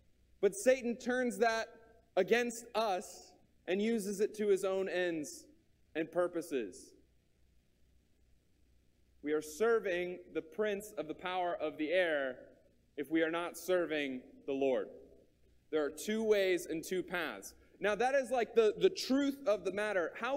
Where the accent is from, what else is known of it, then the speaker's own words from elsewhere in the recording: Austin, Texas, United States; also born or lived in Lufkin, United States; And I grew up in Austin, Texas, in public schools, right? So I was born in Lufkin, Texas, and I was homeschooled.